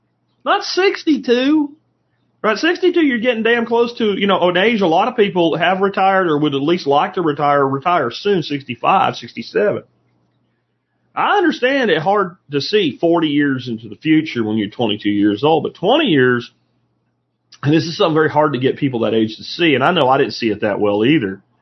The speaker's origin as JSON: {"language": "English", "town": "Minersville", "region": "Pennsylvania", "country": "United States", "tie": "born or raised there", "said": "I went back to my hometown in rural Pennsylvania, a place called Minersville."}